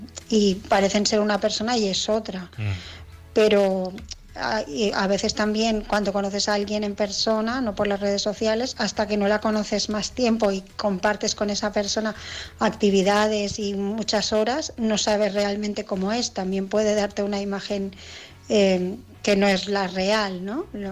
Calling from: Barcelona, Catalonia, Spain; de Barcelona

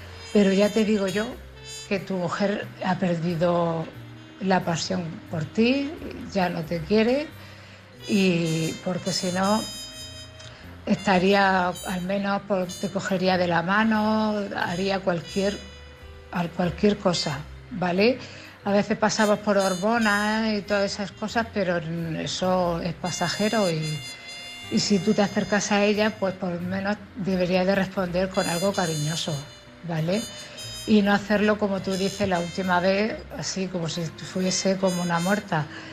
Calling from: Cartagena, Region of Murcia, Spain; de Cartagena.

